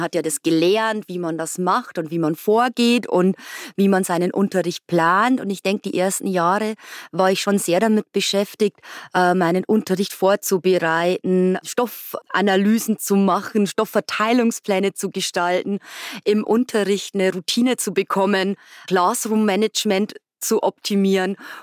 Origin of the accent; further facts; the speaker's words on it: Bavaria, Germany; Ich komme aus Bayern